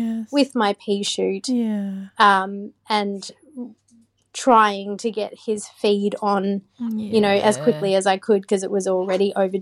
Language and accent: English; Queensland, Australia; I'm from Queensland.